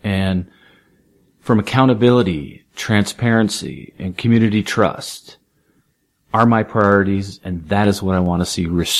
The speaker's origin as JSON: {"language": "English", "region": "California", "country": "United States", "tie": "born or raised there", "said": "So, born and raised in San Diego County, so native here, and I really enjoy the county."}